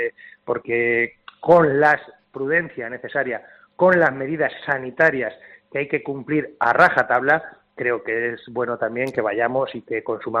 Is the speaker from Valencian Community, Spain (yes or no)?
no; Cenizate, Castilla-La Mancha, Spain; echo de menos pues poder levantarme e ir a un bar aquí en mi pueblo, en Cenizate